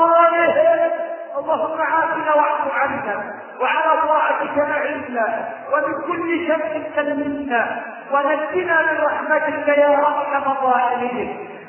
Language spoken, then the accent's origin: Arabic; Egypt; اللهم احفظ بلدنا مصر